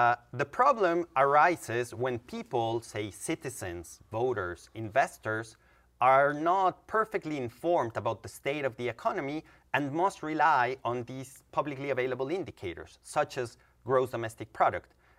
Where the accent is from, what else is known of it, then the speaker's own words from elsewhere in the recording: Colombia; English is a second language; that's where I grew up in Latin America. I'm from Colombia. That's the area that I know more about.